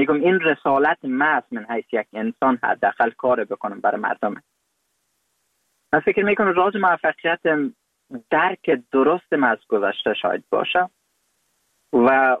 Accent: Afghanistan; افغانستان که حداقل من در فضا رشد کردم، بزرگ شدم، پنتون خواندم، ماستری گرفتم

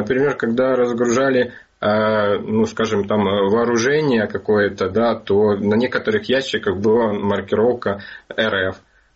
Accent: Ukraine; я горжусь тем, что я украинец

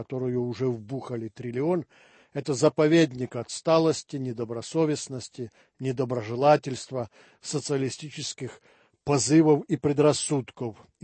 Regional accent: Moscow, Russia; Мы, москвичи, пережили Московскую Олимпиаду 80-го года.

